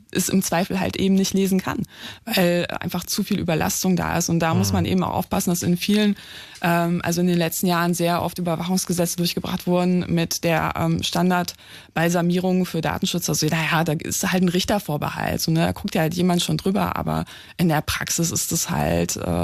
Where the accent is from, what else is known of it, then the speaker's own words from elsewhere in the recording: Poland; now in Germany; ich komme aus Polen